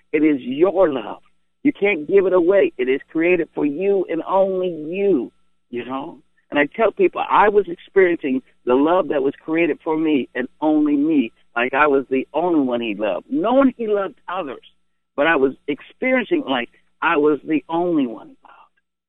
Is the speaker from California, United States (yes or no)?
yes; California, United States; My grandmother Mary, I grew up in California. Grandmother Mary lived in Houston.